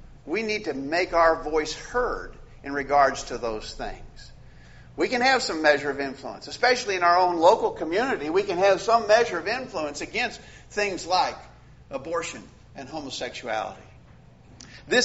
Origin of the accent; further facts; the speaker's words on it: Columbia, Tennessee, United States; I may not be able to do anything in my hometown of Columbia, Tennessee